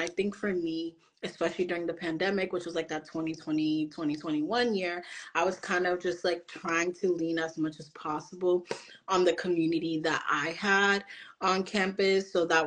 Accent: New York City, New York, United States; I'm currently 23 years old now. I'm from the Bronx, New York.

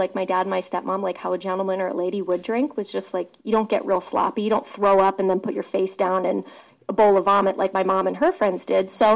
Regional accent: East Coast, United States; And I grew up on the East Coast near the Chesapeake Bay

